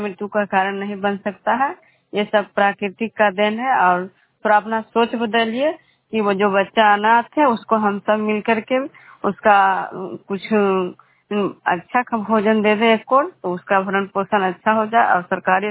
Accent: Bihar, India; मैं विष्णुपुर ग्राम खुजरा पंचायत नालंदा जिला नगर खंड के निवासी हूँ।

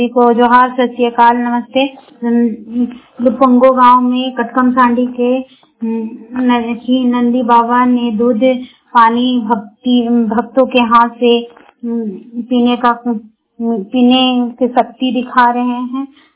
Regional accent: Barkagaon, Jharkhand, India; बड़कावां प्रखंड की रहने वाली हूँ।

